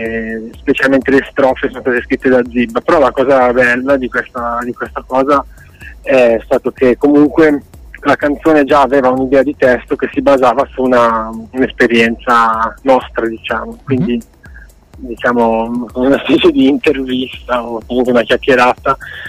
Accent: La Spezia, Liguria, Italy; anche lui ligure come noi, perché noi siamo di La Spezia

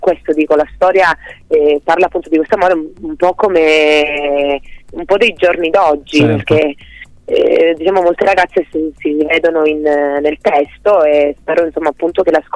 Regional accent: Sicily, Italy; Appunto, perché sono siciliana

